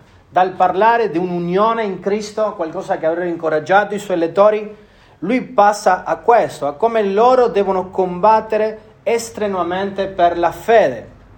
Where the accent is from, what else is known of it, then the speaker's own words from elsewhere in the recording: Argentina; Ricordo anch'io da piccolo in Argentina